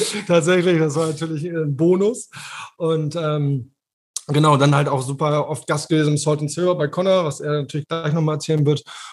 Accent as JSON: {"language": "German", "region": "Berlin", "country": "Germany", "tie": "born or raised there", "lives_now": "Hamburg, Germany", "said": "Klar, ich bin in Berlin geboren, tatsächlich gebürtiger Hauptstädter und bin dann nach Hamburg gegangen zum Studio, also fürs Studium"}